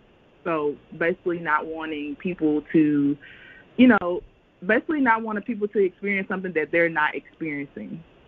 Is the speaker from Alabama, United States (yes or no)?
no; Greenwood, Mississippi, United States; I'm originally from Greenwood, Mississippi. I attended Mississippi University for Women for my bachelor's, and then I attended Mississippi Valley State for my master's.